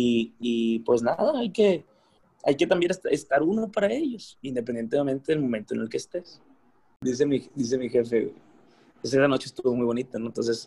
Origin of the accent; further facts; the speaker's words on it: Mexico; independientemente de que hubiera habido 10 antes que yo o 100 mexicanos antes que yo